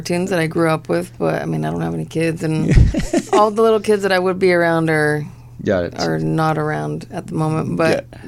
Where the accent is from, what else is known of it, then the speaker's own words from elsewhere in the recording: Highland Park, California, United States; I was born and raised in Highland Park, California, which is kind of in between Eagle Rock and downtown L.A.